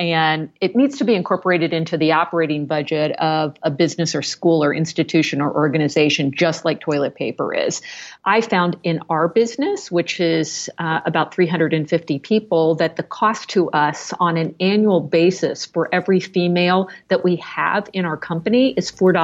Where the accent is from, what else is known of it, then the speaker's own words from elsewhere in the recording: Columbus, Ohio, United States; in my hometown of Columbus, Ohio, been able to advocate for the airport.